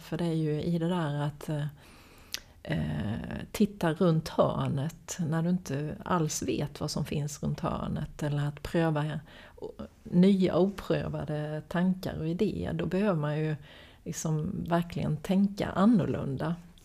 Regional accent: Småland, Sweden; now in Malmö, Sweden; jag kom från Småland, och då åkte man Malmö förbi och åkte till Köpenhamn

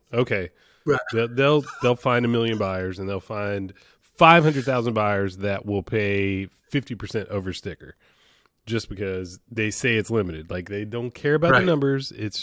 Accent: the South, United States; I'm from the South. I don't say everything correctly.

